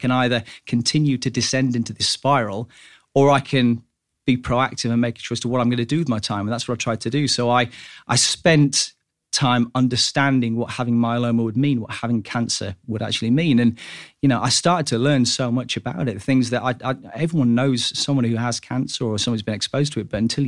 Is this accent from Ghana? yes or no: no; North West England, United Kingdom; Okay, so I come down from Cheshire for this evening